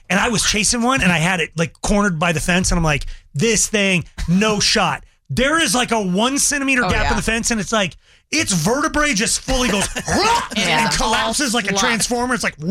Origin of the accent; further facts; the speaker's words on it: Ohio, United States; I'm from Ohio.